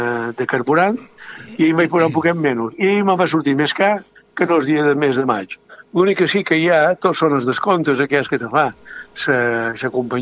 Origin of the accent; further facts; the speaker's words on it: Balearic Islands, Spain; Jo no som forneller, no som del Mercadal, però som un menorquí.